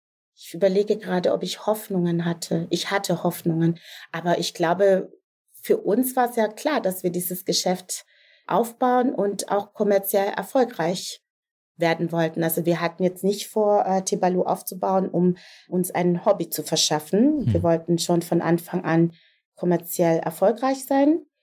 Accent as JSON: {"language": "German", "region": "Southern Germany", "country": "Germany", "said": "Das heißt, ich komme aus Süddeutschland."}